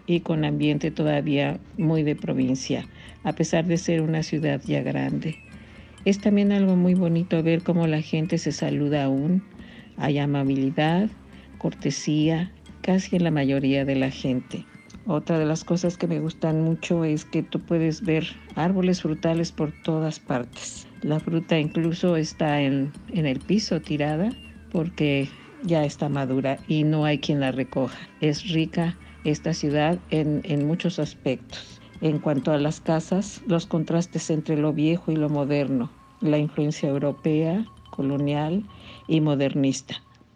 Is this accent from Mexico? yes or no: yes; Mexico City, Mexico; born there; now in Guadalajara, Mexico; Nací en la Ciudad de México, antes Distrito Federal. Actualmente vivo en Guadalajara, Jalisco.